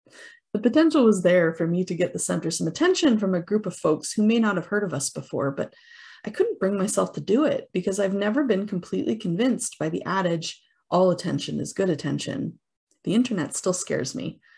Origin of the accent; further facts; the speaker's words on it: Canada; perhaps I'm too Canadian to risk being perceived as not nice online